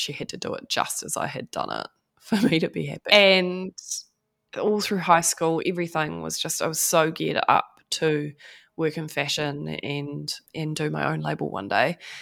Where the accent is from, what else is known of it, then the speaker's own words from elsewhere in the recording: New Zealand; English is a second language; So my parents are Dutch. So my blood is Dutch, but I'm a Kiwi and my Dutch is, we could say, conversational.